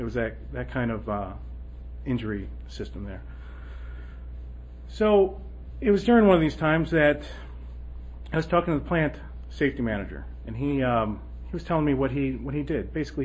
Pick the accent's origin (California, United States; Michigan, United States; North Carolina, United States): Michigan, United States; Warren; moved away as an adult; But I grew up in Warren, Michigan. It's a suburb of Detroit. And I moved out here in 1996